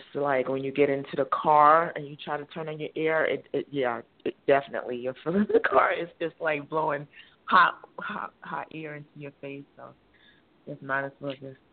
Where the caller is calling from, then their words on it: Georgia, United States; I'm in Georgia.